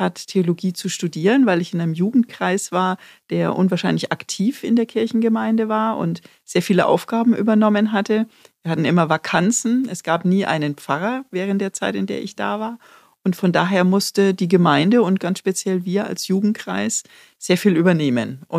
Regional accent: Bavaria, Germany; eigentlich komme ich tatsächlich aus Unterfranken, ganz provinziell aus einem Dorf südlich von Schweinfurt, aber bin natürlich im Laufe meines Lebens an ganz vielen verschiedenen Orten gewesen.

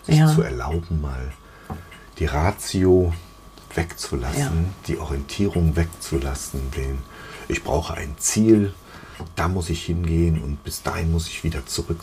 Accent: Berlin, Germany; Ich bin Berliner Ghetto-Hochhauskind.

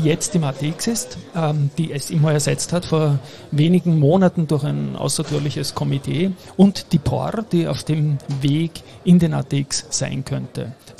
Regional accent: Vienna, Austria; In meiner Heimatstadt, genau.

